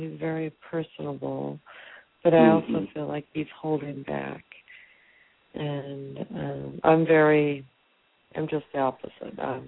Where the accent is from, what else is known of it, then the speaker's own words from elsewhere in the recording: California, United States; I'm from California.